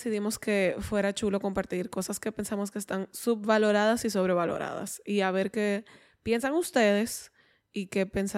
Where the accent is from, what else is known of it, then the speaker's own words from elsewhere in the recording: Dominican Republic; nosotros los dominicanos se nos va la chaveta con la vaina de los acentos.